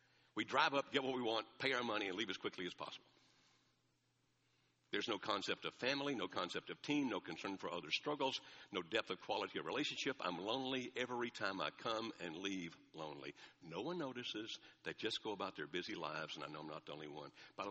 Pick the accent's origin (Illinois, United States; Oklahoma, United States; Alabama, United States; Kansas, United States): Alabama, United States; born there; I love Alabama, I was born in Alabama